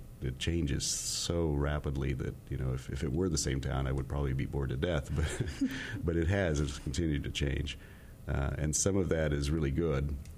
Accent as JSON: {"language": "English", "town": "Fayetteville", "country": "United States", "tie": "born or raised there", "said": "It's funny growing up in Fayetteville and staying here when... I grew up during the 60s and 70s and got out of college in the early 80s."}